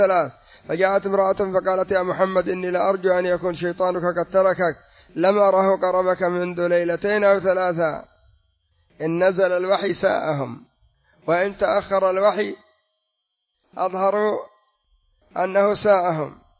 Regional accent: Yemen; التين المعروف سمى عندنا في اليمن بلس الترخ

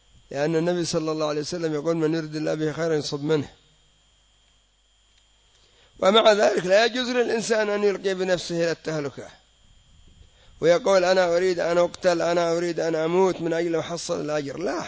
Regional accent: Yemen; كما يقول العامة عندنا في اليمن ينفخ، يضيع الوقت

